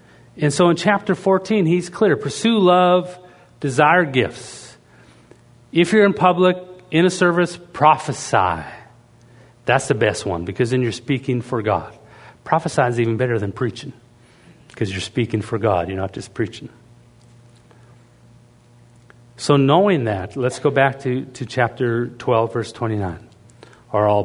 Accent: Canada; I'm Canadian. We don't speak Canadian. We speak English with Canadian accent.

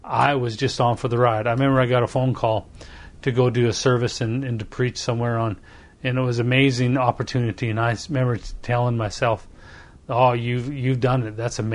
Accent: Canada; Being Canadian, it's in our kind of in our culture to work together and to be nice to one another to a certain extent.

